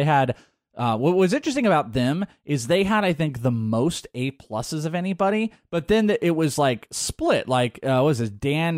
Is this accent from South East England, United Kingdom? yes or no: no; Wales, United Kingdom; I am Welsh.